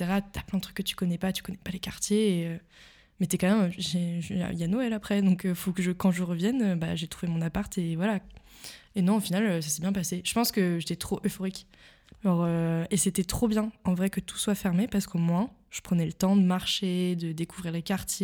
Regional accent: Paris, Île-de-France, France; moved away as an adult; also born or lived in Bangkok; now in Berlin, Germany; française. Je viens de Paris, j'ai grandi et vécu quasiment toute ma vie là-bas. À part un petit passage à Bangkok pendant 6 mois et là depuis 3 ans à Berlin.

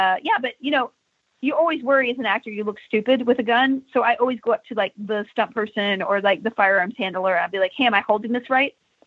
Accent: Texas, United States; And yes, I carried guns before, but you know, I'm from Texas.

